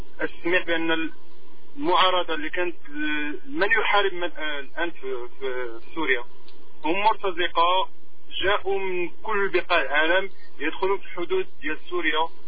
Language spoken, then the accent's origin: Arabic; Morocco; أنا شخصيا من المغرب